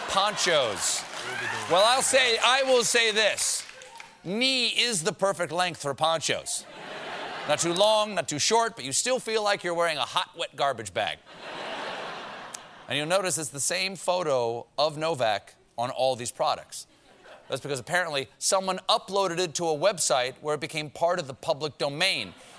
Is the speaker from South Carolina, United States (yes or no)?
yes; South Carolina, United States; I'm from South Carolina.